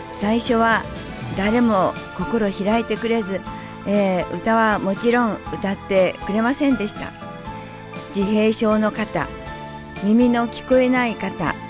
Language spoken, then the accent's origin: Japanese; Mie, Japan; 私は三重県出身で、